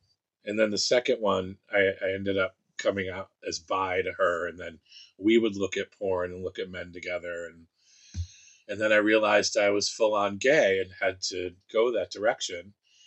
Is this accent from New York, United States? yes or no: yes; Saratoga Springs, New York, United States; And I grew up and lived in Saratoga Springs, which is not far from Queensbury.